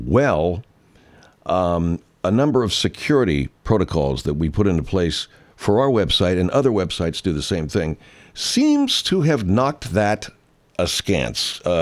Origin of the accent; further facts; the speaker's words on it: Arcadia, California, United States; which will be on March the 30th at Santa Anita Racetrack in Arcadia, California. As I've said, so often my hometown, but also the central major thing in Arcadia. That was the center of our town